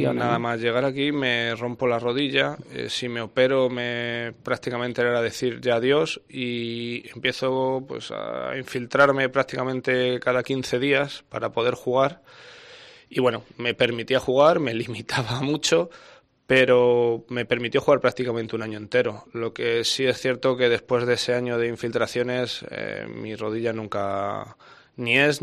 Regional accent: Madrid, Community of Madrid, Spain; moved away as an adult; now in Motril, Spain; yo soy de Madrid, de 1987, tengo 35 años. Salí muy jovencito con esto del fútbol y desde que salí con 18, 19 años todavía no he vuelto por allí.

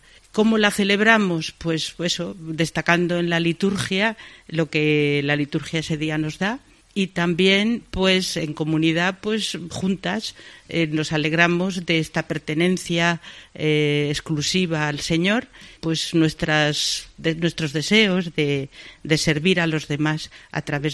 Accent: Valencian Community, Spain; now in Menorca, Spain; yo soy valenciana y hablo valenciano, pero he hablado tantas pocas veces en mi vida que ahora el menorquí me resulta difícil.

